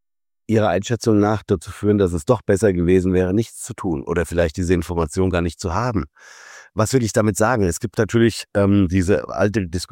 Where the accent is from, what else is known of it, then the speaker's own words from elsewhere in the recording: Frankfurt, Hesse, Germany; born there; Ich bin in Frankfurt geboren